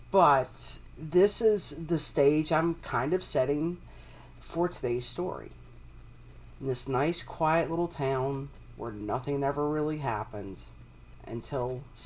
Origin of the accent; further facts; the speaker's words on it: Louisiana, United States; I'm not officially from New Orleans. I am from outside of New Orleans. I grew up in the suburbs, where not a whole lot has happened. I grew up in a very boring town.